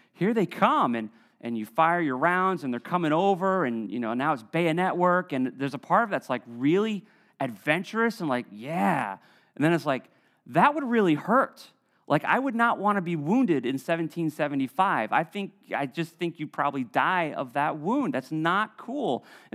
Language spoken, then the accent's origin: English; Preston, Connecticut, United States; growing up in Preston, I mean, I must have seen 100 submarines launched back in the day.